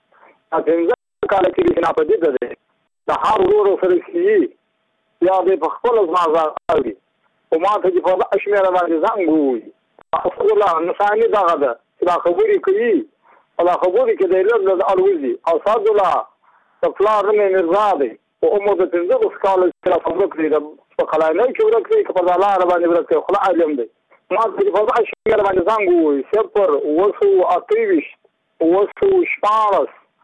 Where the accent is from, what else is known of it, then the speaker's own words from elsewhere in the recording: Muqur, Badghis, Afghanistan; زه بخښنه د بادغیس ولایت یم د مقر د ولسوالۍ یم